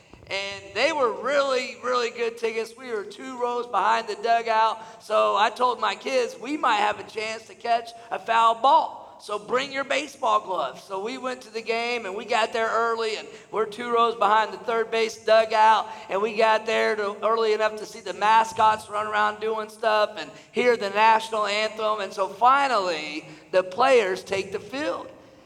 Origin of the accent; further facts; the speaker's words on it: Texas, United States; I grew up in North Texas, where I still live today